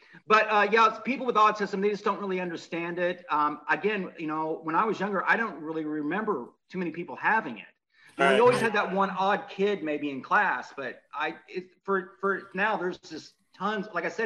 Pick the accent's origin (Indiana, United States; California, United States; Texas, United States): Indiana, United States; Well, listen, I'm originally from Indiana, so I don't take all